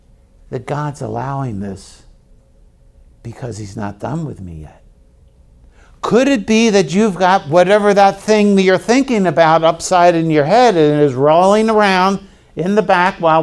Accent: Baltimore, Maryland, United States; I'm from Baltimore. What can I say?

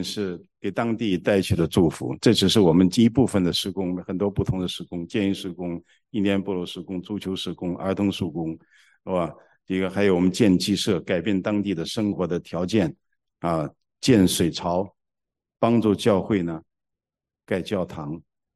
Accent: China; moved away; 我们从中国来的，他们在这边长大的，是两个不同的文化

